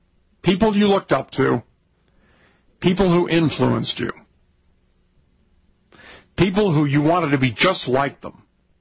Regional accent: Colorado Springs, Colorado, United States; also born or lived in Orange County, California; All right, growing up in Colorado Springs. Right? So, most of the people you go to school with are conservative.

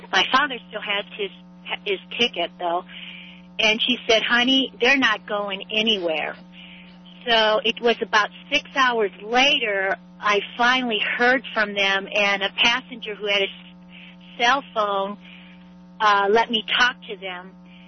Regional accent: Cleveland, Ohio, United States; because I'm from Cleveland

